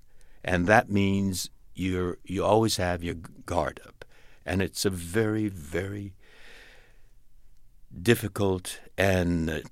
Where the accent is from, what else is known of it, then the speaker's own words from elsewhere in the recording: United States; I grew up imprisoned in American barbed wire prison camps simply because Japanese Americans, American citizens of Japanese ancestry, happened to look like the people that bombed Pearl Harbor.